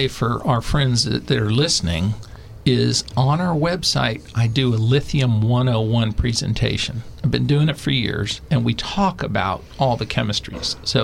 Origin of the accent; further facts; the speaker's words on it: Wichita, Kansas, United States; I'm from Wichita, Kansas.